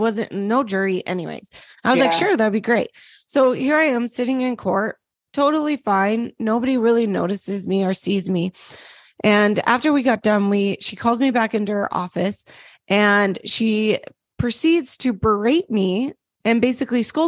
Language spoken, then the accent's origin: English; Utah, United States; And I come from Utah, you know, it's a very Christian state, but not Southern Baptist at all.